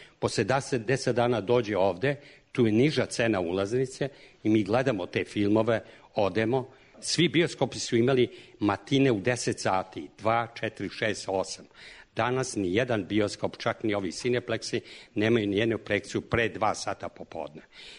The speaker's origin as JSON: {"language": "Serbian", "region": "Belgrade", "country": "Serbia", "tie": "born there", "said": "ja sam rođen na Neimaru, preko puta na Lekinom brdu je bio jedan mali bioskop Sutjeska."}